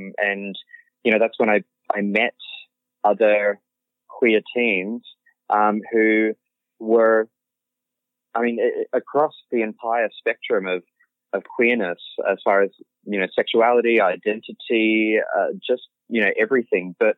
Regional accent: Brisbane, Queensland, Australia; I mean, I grew up in Brisbane

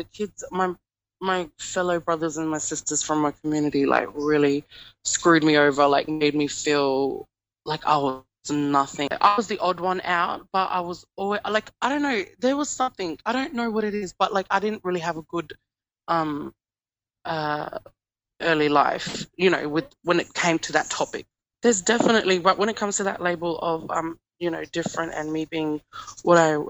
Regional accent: Mimili, South Australia, Australia; I'm from Mimuli community and I am a Pidgin Dada Yang Kundera speaker.

